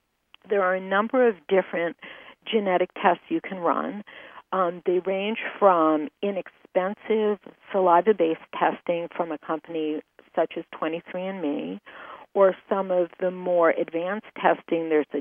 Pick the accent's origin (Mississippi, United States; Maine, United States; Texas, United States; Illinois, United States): Maine, United States; if you were traveling from California and you wanted to get to my home state of Maine